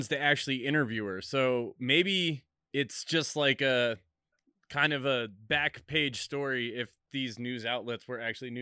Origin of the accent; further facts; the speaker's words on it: Fairfax, Virginia, United States; Oh, okay, I'm from Fairfax.